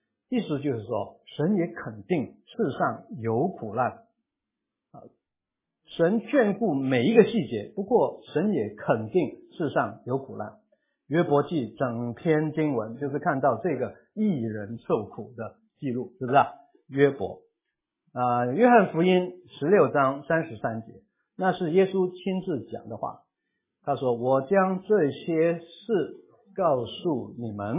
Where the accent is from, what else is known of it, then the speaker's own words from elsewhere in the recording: Guangdong, China; 我们广东人说天上四两胜于地上半斤啊